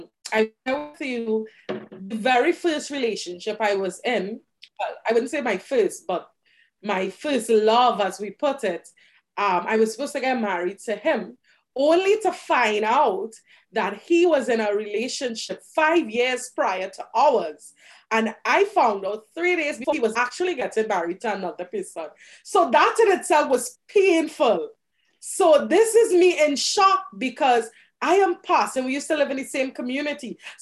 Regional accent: Trinidad & Tobago; I'm an island girl. So I'm from Trinidad and Tobago.

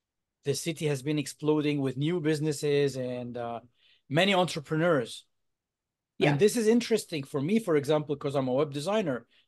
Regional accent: Egypt; I'm from Egypt originally, so we have our own pyramids too.

